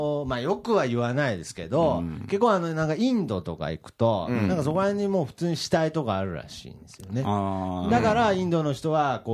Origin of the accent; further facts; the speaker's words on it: Nagoya, Aichi, Japan; 名古屋、いや当然僕らも名古屋の人ですから